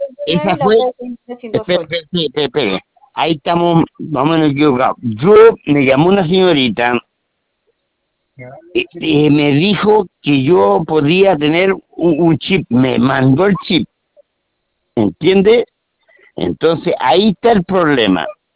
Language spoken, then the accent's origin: Spanish; Melipilla, Santiago Metropolitan Region, Chile; yo soy de Melipilla